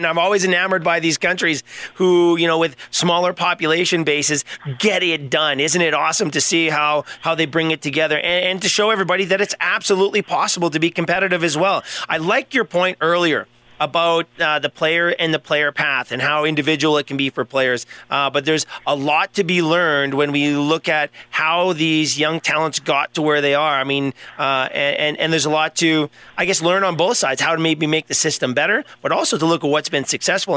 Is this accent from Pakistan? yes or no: no; Canada; Paul, so proud of Hockey Canada and what you guys do, just being a Canadian myself.